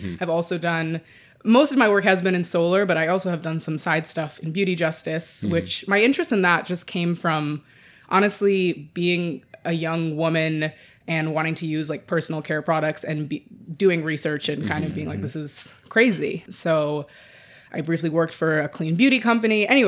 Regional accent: New York City, New York, United States; I'm born and raised in New York City in Lower Manhattan, so not in Northern Manhattan, but always spent a fair amount of time in the area as a New York City kid growing up.

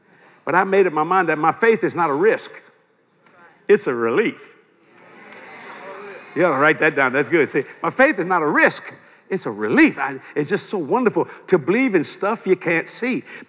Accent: New Orleans, Louisiana, United States; I was raised on the West Bank of New Orleans, actually in the worst borough of New Orleans, Algiers.

